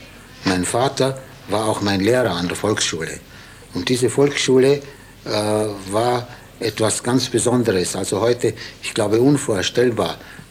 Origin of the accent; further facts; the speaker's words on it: Batelov, Vysočina Region, Czechia; Tja, ich stamme aus Mähren, das ist ein Dorf, Battelau genannt, das zur Sprachinsel Iglau gehört. Iglau, das liegt an der Grenze zwischen Böhmen und Mähren im böhmisch-mährischen Höhenzug.